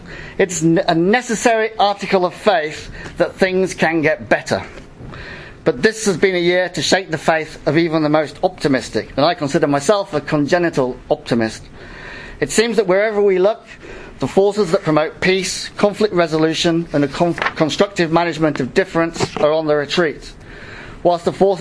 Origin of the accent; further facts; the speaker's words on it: Brisbane, Queensland, Australia; I'm also delighted by the increasingly deep links being forged between Leeds and my hometown of Brisbane.